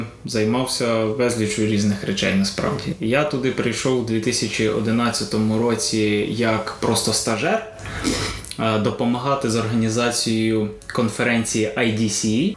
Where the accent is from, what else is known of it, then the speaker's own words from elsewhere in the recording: Ivano-Frankivsk Oblast, Ukraine; Я з Коломийщини